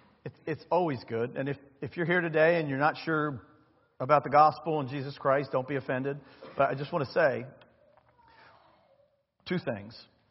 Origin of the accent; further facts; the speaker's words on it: Baltimore, Maryland, United States; I've told you all many times before, I grew up in Baltimore.